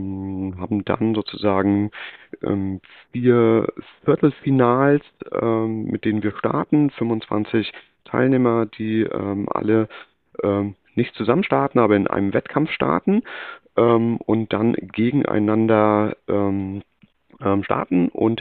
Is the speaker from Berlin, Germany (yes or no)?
no; Sternberg, Mecklenburg-Vorpommern, Germany; ich komme gebürtig aus der Nähe von Sternberg. Das ist ein kleinerer Ort in Mecklenburg-Vorpommern, so im Dreieck zwischen Schwerin, Rostock und Güstrow.